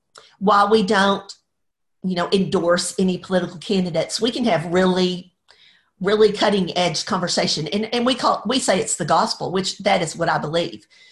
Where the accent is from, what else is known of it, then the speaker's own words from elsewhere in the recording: Dallas, Texas, United States; I grew up in Dallas in Oak Cliff. I don't know if you know Oak Cliff, but a beautiful, wonderful place to live.